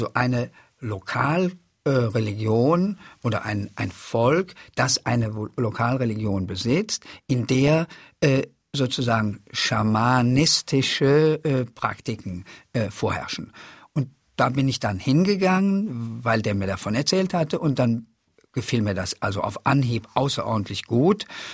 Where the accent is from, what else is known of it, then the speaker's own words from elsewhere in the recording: Cologne, North Rhine-Westphalia, Germany; also born or lived in Polish-Czech border; obwohl ich an der polnischen, tschechischen Grenze geboren bin. Es hat eher was zu tun mit der Stadt, wo ich aufgewachsen bin, nämlich Köln.